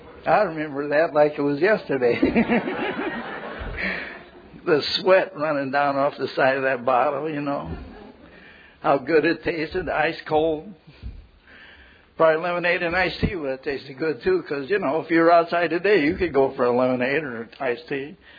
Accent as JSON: {"language": "English", "region": "Indiana", "country": "United States", "tie": "born or raised there", "lives_now": "Chicago, United States", "said": "I grew up out in Indiana, in northern Indiana, and, you know, I really didn't know much. When I moved up to Chicago"}